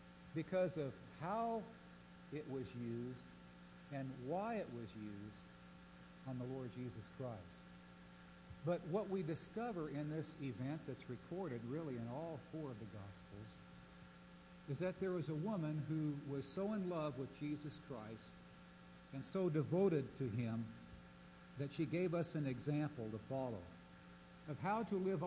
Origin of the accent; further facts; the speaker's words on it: Fremont, Nebraska, United States; n high school growing up in Fremont, Nebraska